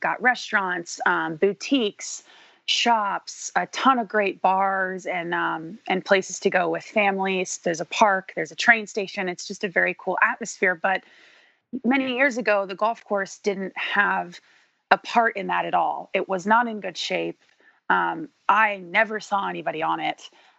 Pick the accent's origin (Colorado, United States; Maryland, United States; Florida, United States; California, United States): Florida, United States; Maitland; I grew up in Maitland, which is about a mile from Winter Park. So we kind of grew up in the Winter Park, Maitland area. It's just north of Orlando